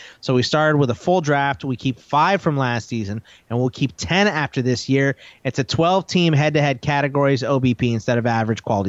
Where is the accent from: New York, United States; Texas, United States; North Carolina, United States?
Texas, United States; I said y'all's because, you know, I'm initially from Texas.